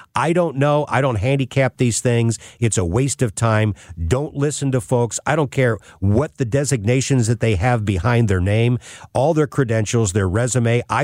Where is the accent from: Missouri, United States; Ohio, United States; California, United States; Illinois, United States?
Missouri, United States; St. Louis; as a St. Louis kid growing up in North County and driving down with my dad to Cardinals baseball games in the late 60s and through the 70s